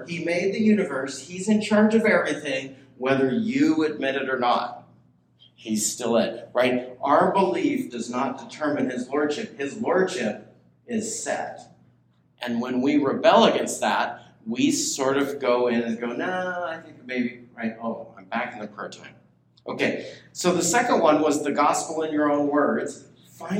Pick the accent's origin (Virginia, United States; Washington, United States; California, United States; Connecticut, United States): Washington, United States; Pasco; born there; And some of you know that I was born in Pasco, Washington.